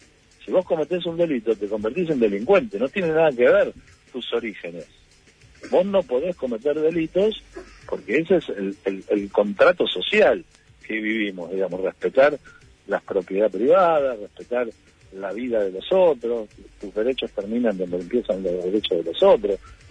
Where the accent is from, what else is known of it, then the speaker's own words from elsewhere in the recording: Avellaneda, Buenos Aires Province, Argentina; soy de Avellaneda